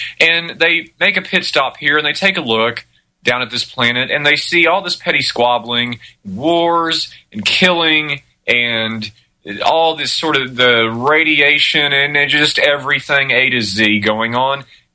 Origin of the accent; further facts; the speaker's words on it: Texas, United States; I grew up in Texas. When you grow up in Texas, you're a Texan.